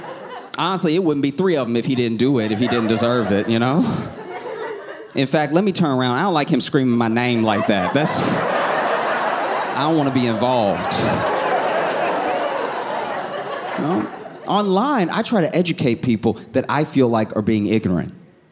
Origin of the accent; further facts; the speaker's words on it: the South, United States; I was raised in the South, right? So I was raised to be polite